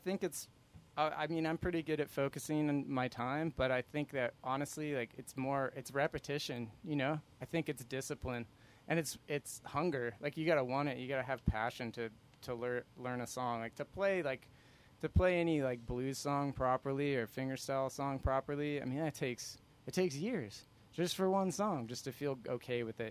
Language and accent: English; California, United States; also born or lived in Cincinnati, United States / Chicagoland, United States; I was born in Cincinnati, Ohio, and then my parents moved us all around until I was 6, and we lived in California. We lived there until I was 14, and then we moved to the Chicagoland area.